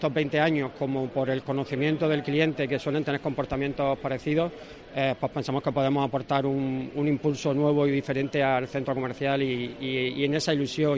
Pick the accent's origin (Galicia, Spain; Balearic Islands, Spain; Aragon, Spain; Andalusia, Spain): Andalusia, Spain; Roquetas de Mar; en mi ciudad natal, en Almería, concretamente en Roquetas de Mar.